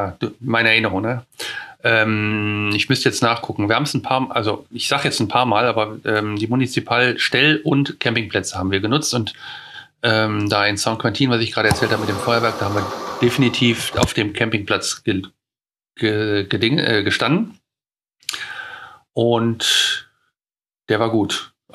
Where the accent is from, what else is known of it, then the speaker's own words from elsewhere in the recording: North Rhine-Westphalia, Germany; Also Neandertal ist ja bei uns um die Ecke. Also ich sage mal, ich bin ja, wenn einer fragt, wo ich herkomme, sage ich immer, Nähe Neandertal. Ja. Das ist ja Luftlinie 7 Kilometer hier von mir.